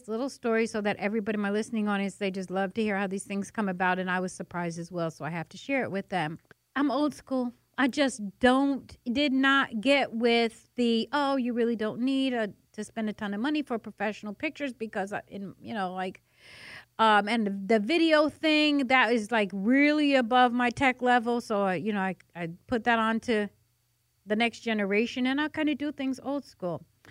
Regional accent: New York, United States; now in Atlanta, United States; And I say that because, and I'm a transplant from New York.

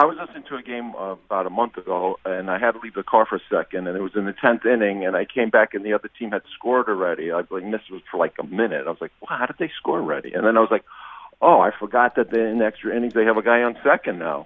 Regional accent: New York, United States; and I grew up in New York.

